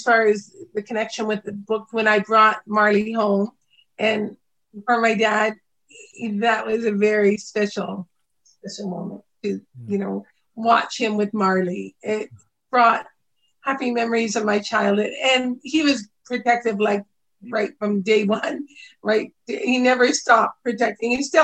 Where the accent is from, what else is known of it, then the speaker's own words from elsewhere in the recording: Canada; I have friends that I grew up with in Canada that are in the States now.